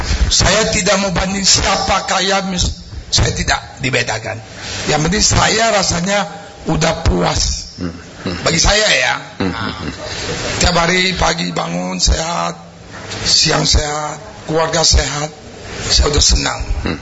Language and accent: Indonesian; Jambi, Indonesia; Tapi demi saya orang Jambi, saya berani aja. Saya lahir di Jambi 1955.